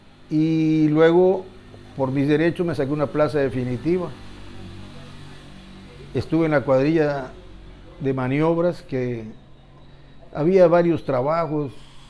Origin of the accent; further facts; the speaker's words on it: Campeche, Mexico; Yo soy de Campeche.